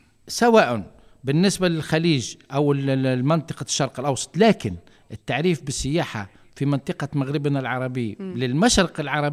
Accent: Algeria; وكان احنا في الجزائر

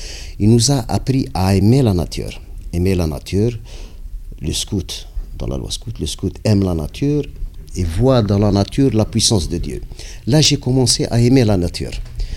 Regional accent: Galma, Tunisia; Bienvenue chez nous à Galma. J'espère que vous allez passer un bon séjour chez nous.

